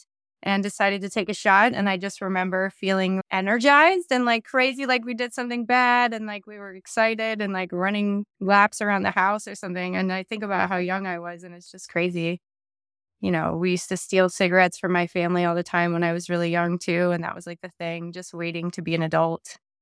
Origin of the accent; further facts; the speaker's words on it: Pennsylvania, United States; I grew up in Pennsylvania.